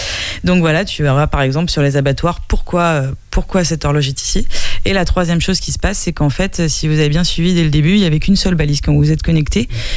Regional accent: Nantes, Pays de la Loire, France; now in Angers, France; moi je ne suis pas angevine d'origine, je suis nantaise d'origine, mais ça fait 10 ans que je suis installée là.

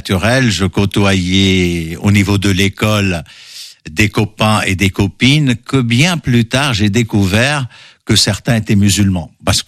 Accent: Batroun, North Governorate, Lebanon; moved away as an adult; Je suis né au Liban, dans une petite ville balnéaire qui s'appelle Batroun, où j'ai grandi, j'ai passé ma jeunesse, on va dire, jusqu'à 18 ans.

